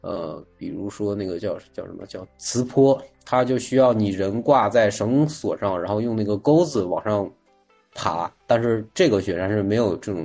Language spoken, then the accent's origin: Chinese; Inner Mongolia, China; 我是从小在内蒙长大的，然后，我只有小学跟我爸爸妈妈在一起生活，然后从初中开始我就到市里面上学了，然后自己住宿